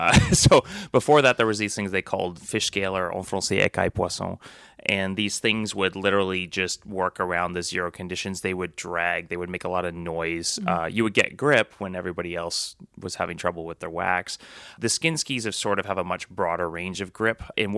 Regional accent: United Kingdom; Yeah, being the British kid.

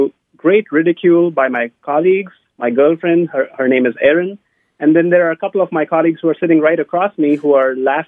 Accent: India; I grew up in India

